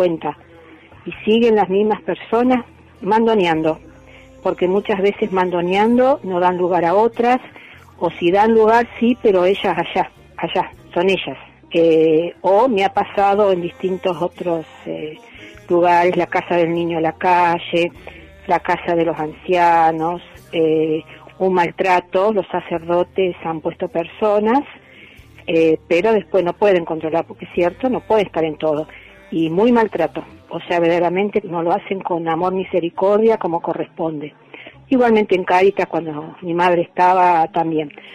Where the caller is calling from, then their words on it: Rafaela, Santa Fe, Argentina; Soy de Rafaela, sobre la consigna que están hablando ahora en el programa.